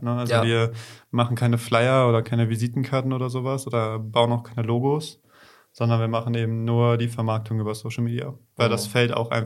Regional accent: Meschede, North Rhine-Westphalia, Germany; ich bin 22 Jahre alt. Ich komme gebürtig auch aus Meschede und wohne da auch schon jetzt mein Leben lang.

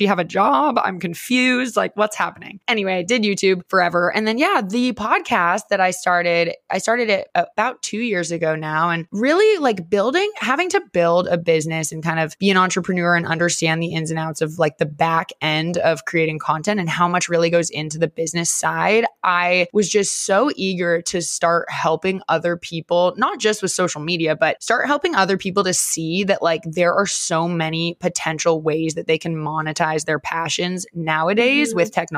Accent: Seattle, Washington, United States; moved away as an adult; So I mean, long story short, I grew up in Seattle. I moved to Los Angeles for college and I went to film school.

